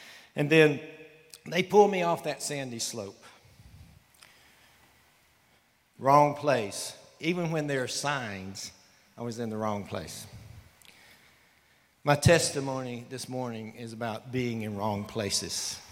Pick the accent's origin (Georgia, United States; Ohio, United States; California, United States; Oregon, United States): Georgia, United States; Americus; I was born and raised in Americus, Georgia, down in South Georgia.